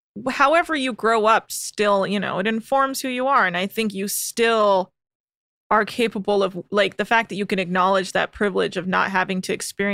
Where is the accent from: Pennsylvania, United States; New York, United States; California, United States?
California, United States; That's the great thing about growing up in California is, like, we didn't witness certain things that other people did. And we had the nice kind of coastal bubble.